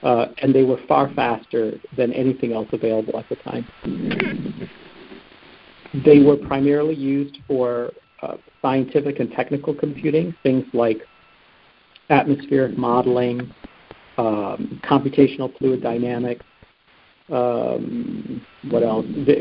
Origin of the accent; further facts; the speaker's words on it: Wisconsin, United States; So I was born and raised in Wisconsin, and for college, I went to Michigan State University